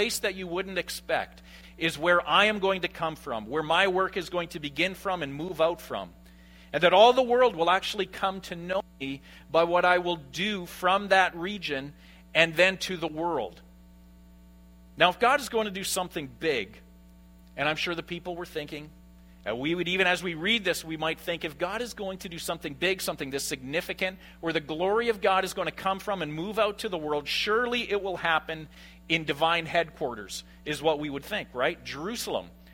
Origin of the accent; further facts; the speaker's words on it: Saskatoon, Saskatchewan, Canada; now in Winnipeg, Canada; I have to admit, growing up in Saskatoon, that's how we felt about Regina.